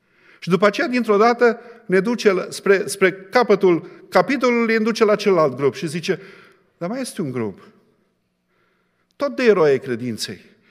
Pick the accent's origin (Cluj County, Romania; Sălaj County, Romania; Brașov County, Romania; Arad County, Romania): Sălaj County, Romania; Hida; când venit de acasă din satul meu, din Sălaj, din Hida, m-am dus la școală la Șimleu